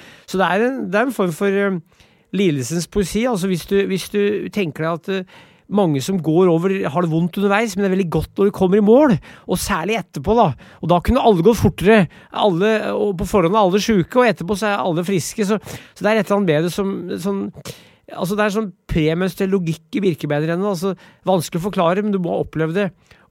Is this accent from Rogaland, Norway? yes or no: no; Brumunddal, Innlandet, Norway; jeg vokste opp I Brumunddalen, hvor det var 12 kilometer motbakke på hver eneste treningstur